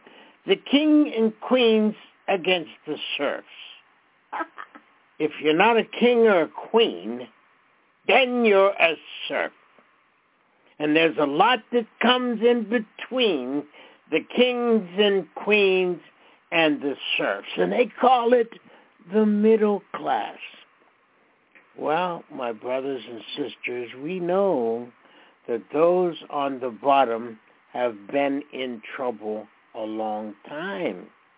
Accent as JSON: {"language": "English", "region": "New York", "country": "United States", "said": "Now, I'm a New Yorker."}